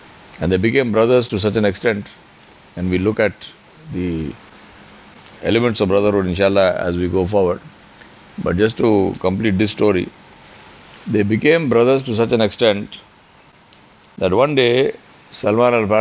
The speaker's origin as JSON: {"language": "English", "town": "Hyderabad", "region": "Telangana", "country": "India", "first_language": "Urdu", "second_language": "English", "said": "am Hyderabadi. So this is gives me a sense of identity. I am from this place. I am Urdu speaking. My mother tongue is Urdu. My mother tongue is not Tamil. My mother tongue is not Malayalam."}